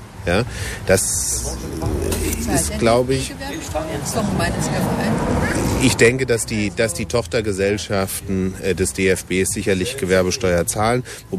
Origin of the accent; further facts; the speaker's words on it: Frankfurt, Hesse, Germany; Ja, aber als Frankfurter muss man natürlich auch das Wohl von Frankfurt.